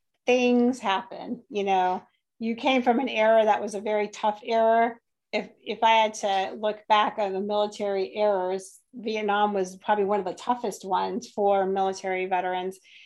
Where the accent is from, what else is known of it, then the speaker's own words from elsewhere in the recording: New Hampshire, United States; I'm from New Hampshire. We've got 250 acres for you